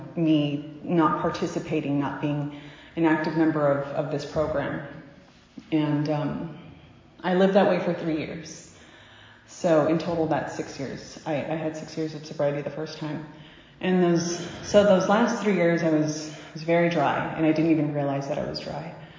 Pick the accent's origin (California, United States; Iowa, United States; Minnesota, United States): California, United States; Pasadena; I am from Pasadena. I have a home group there.